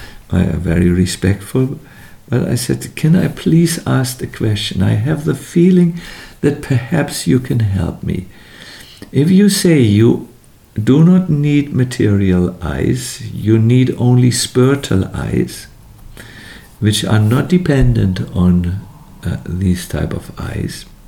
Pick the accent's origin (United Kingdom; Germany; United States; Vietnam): Germany; English is a second language; Germany. I'm from Germany. This is my country.